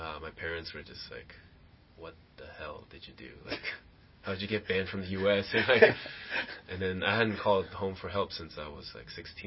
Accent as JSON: {"language": "English", "country": "Taiwan", "said": "I've never been there before, because I'm from Taiwan."}